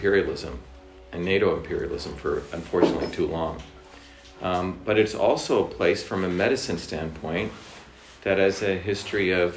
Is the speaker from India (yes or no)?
yes; India; I grew up in India, where India had a caste system. I grew up in an indigenous traditional system.